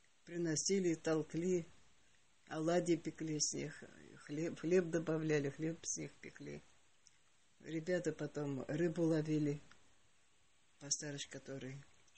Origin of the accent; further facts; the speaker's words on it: Shacha, Tambov Oblast, Russia; born there; В Тамбовской области. Бондарский район, деревня Шача.